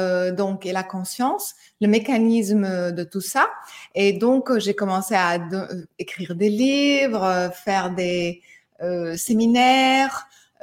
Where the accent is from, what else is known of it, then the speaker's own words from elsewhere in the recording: United States; French is a second language; je suis américaine pour les personnes qui reconnaissent un petit accent, mais j'ai une mère française